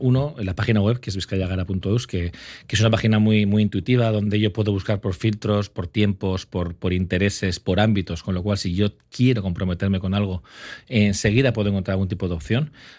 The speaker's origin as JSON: {"language": "Spanish", "region": "Basque Country", "country": "Spain", "said": "los bizkaitarrak somos gente de Ausolana, somos gente con valores muy muy arraigados"}